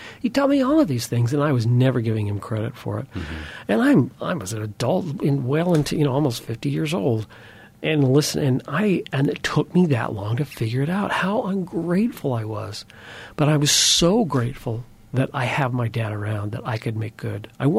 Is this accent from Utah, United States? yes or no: yes; Huntsville, Utah, United States; growing up in a small town, I grew up in Huntsville, Utah, small town